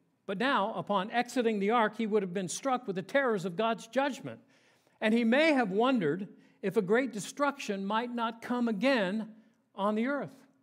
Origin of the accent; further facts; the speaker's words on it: Colorado, United States; I grew up in Colorado, and there was nothing like the fall and the aspen trees turning gold and clacking in the wind and the beautiful, vibrant colors.